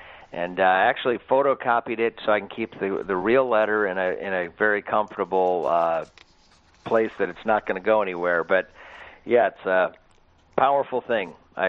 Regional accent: Grand Rapids, Michigan, United States; Well, I lived in Grand Rapids for 43 years, and it was an incredible time. I'm the oldest of five. Was born in 1970

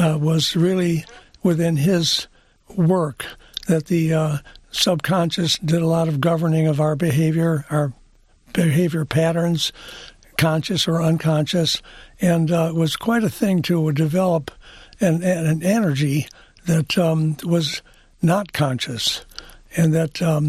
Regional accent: Highland Park, Michigan, United States; We grew up together in Highland Park.

